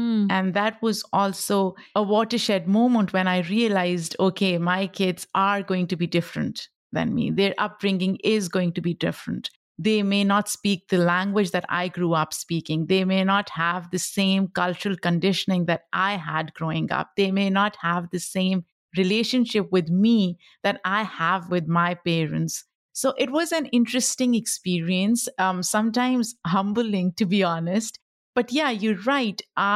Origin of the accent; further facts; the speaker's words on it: Pakistan; first language Pashto; English is a second language; We speak Pashto, which is my mother tongue. And then we speak Urdu, which is another language spoken in Pakistan.